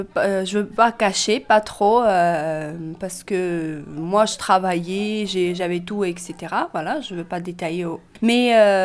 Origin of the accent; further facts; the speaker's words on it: Ukraine; French is a second language; moved away as an adult; now in France; Je viens d'Ukraine. … Voilà, je viens d'Ukraine. Je suis arrivée en France 2014.